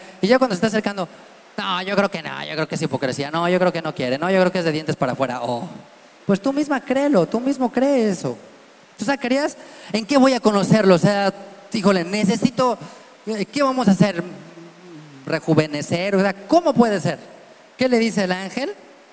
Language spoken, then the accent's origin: Spanish; Mexico; como mexicanos somos re buenos